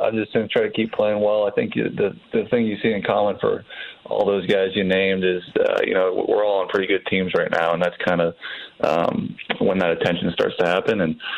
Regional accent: California, United States; born or raised there

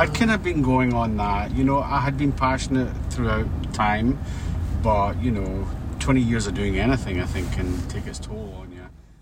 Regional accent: Scotland, United Kingdom; moved away as an adult; now in United States; Well, I was born in Scotland, and I lived there until I was 27 years old, when I met the love of my life, who brought me all the way to America

